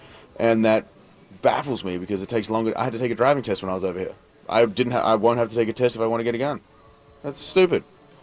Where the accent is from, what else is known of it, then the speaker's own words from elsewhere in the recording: Australia; we, as an Australian, we dealt with it as a country back in the day when it was there.